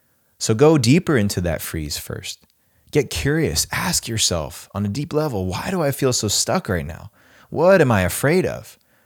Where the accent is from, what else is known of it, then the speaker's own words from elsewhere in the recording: Northeast, United States; when I grew up in the Northeast, you'd see people get stuck in the snow.